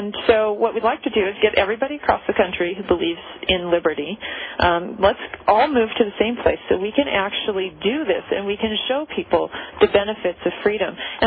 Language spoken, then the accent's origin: English; San Diego, California, United States; now in Massachusetts, United States; I live in Massachusetts right now. I'm originally from California, though.